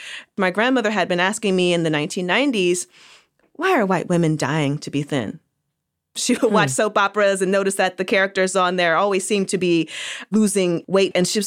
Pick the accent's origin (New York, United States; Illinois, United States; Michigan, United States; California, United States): California, United States; You know, I grew up in the Black community in Los Angeles County.